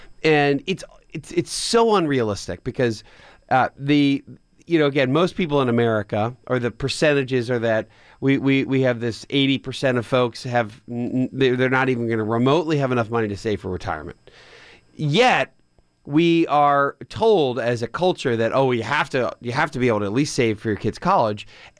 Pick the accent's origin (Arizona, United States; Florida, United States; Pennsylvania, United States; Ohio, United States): Pennsylvania, United States; or even my hometown of outside of Philadelphia